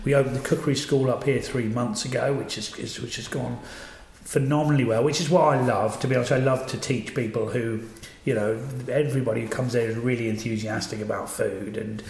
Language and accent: English; Christchurch, East of England, United Kingdom; also born or lived in Welney; It's very odd because I was born and brought up in the Fens, Christchurch, a little village, Christchurch, and Wellney, down a market, all around there.